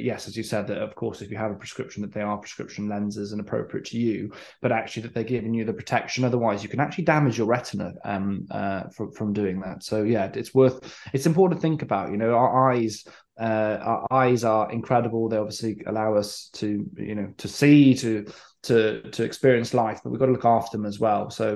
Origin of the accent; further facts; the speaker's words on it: Wales, United Kingdom; I'm from West Wales and Pembrokeshire way